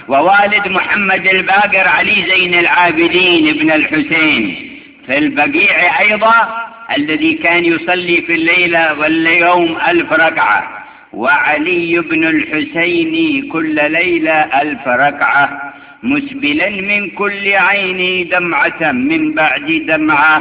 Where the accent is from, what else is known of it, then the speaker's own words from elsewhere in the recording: Tarim, Hadhramaut, Yemen; من بلدتي تريم، بلدة السلالة النبوية،